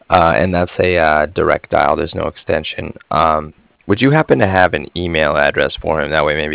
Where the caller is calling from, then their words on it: Cardiff, Wales, United Kingdom; I was calling from Cardiff